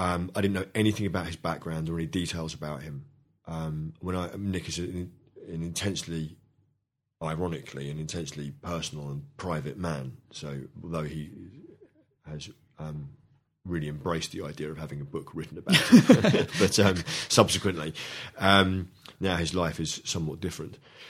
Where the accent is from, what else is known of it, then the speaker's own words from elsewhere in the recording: London, United Kingdom; Initially, when I was brought up in London in the 70s